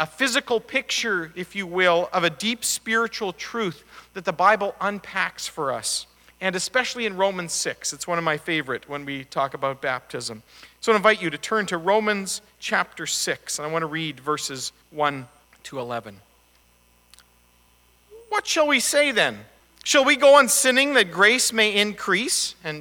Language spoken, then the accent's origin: English; Manitoba, Canada; And I grew up in Manitoba on a farm, and growing up in the prairies, there was one part of winter that I always looked forward to.